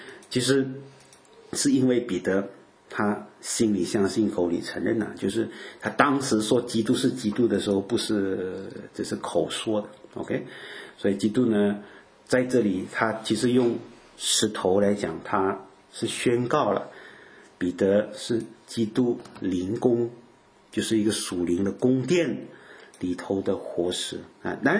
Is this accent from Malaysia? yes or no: yes; Malaysia